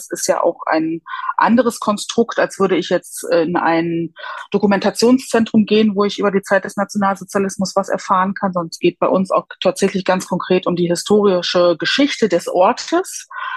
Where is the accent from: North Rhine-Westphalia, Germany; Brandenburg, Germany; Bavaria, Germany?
Brandenburg, Germany; born there; Ich bin in der Uckermark geboren und gerade die Jahre der Transformation, also die Wendejahre, waren schon für mich sehr prägend.